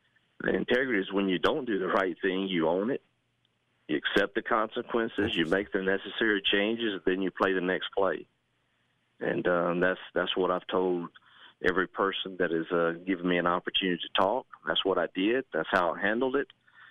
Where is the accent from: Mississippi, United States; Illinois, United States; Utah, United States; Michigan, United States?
Mississippi, United States; I got back to Mississippi, my home state, and man, was able to turn that program immediately